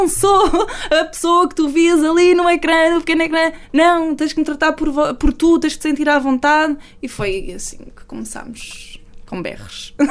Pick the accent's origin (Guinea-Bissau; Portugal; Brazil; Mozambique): Portugal; Cabrela, Alentejo; also born or lived in Barreiro; Depois fui para uma terrinha, uma terriola chamada Cabrela, perto da Terrugem, mais precisamente as pessoas já vão conhecer melhor. Depois estive lá até aos 12, 13 anos, até que fui para o Algarve, Albufeira, e vivi lá até aos meus 21.